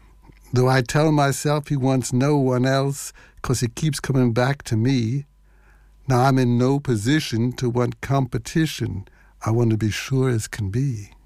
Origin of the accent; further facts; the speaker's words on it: Philadelphia, Pennsylvania, United States; over to my hometown for the sound of Philadelphia.